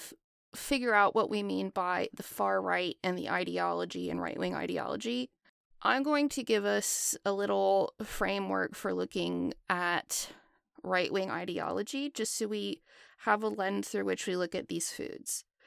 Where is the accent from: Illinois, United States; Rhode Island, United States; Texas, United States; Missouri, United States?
Texas, United States; Yeah, so growing up in Texas, when I went vegan